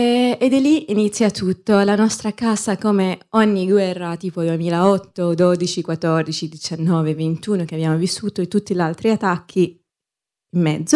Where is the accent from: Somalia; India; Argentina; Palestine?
Palestine; Gaza, Gaza Strip; Italian is a second language; moved away as an adult; now in Italy; sono studentessa di medicina, nata e cresciuta a Gaza, e sono arrivata in Italia in ottobre 2023 per frequentare un tirocinio a Pescara